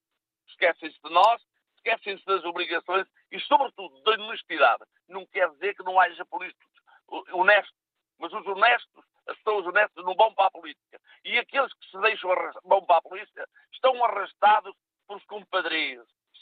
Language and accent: Portuguese; Salgueira, Portugal; sou de Salgueira, sou aposentado.